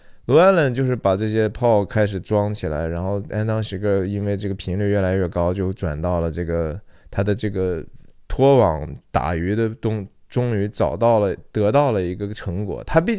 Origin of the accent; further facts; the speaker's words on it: China; 那这当然也是我们中国人说的这个团结力量大哈，是吧？